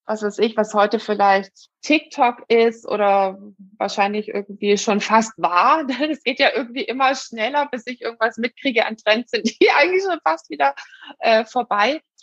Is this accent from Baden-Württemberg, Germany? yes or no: yes; Baden-Württemberg, Germany; ich bin Schwäbin, ich rechne das alles immer durch